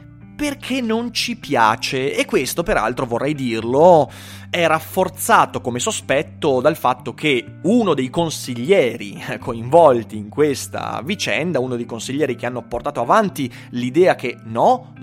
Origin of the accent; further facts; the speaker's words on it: Schio, Veneto, Italy; Schio è una bella città, io la amo e poi ci vivo ed è bello parlarne. Quando io vado in giro per l'Italia e dico io sono di Schio, ne parlo sempre molto bene perché ci sto bene qui.